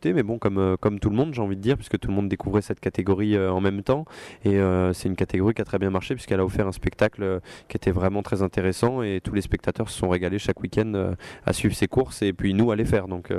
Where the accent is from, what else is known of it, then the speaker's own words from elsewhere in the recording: Le Mans, Pays de la Loire, France; puisque je suis natif du Mans.